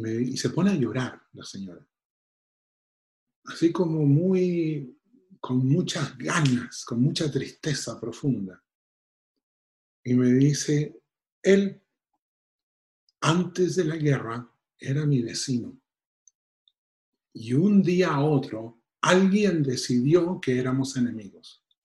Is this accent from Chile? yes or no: yes; Arica, Arica y Parinacota, Chile; Yo soy de Arica y eso es lo más importante. Ese es mi punto de partida